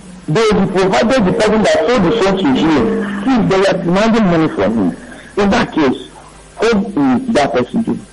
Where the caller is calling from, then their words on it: Chile; I'm calling from Chile.